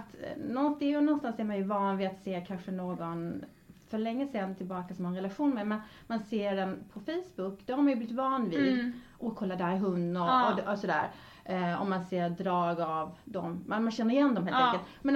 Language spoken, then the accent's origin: Swedish; Skåne, Sweden; now in Stockholm, Sweden; jag är från Skåne och gick hela min skola där, skolgång, och sen så pluggade jag i Lund och sådär på universitetet innan jag flyttade upp till Stockholm.